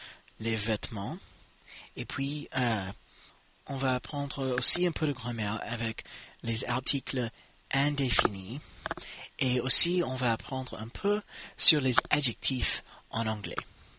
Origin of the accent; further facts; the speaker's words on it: United States; French is a second language; je suis américain et c'est moi qui réalise le podcast.